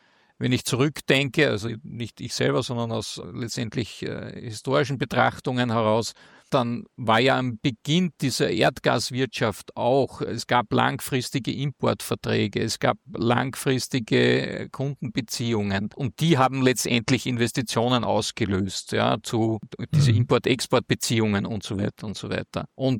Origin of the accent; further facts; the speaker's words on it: Austria; Also das ist gerade eine Diskussion bei uns in Österreich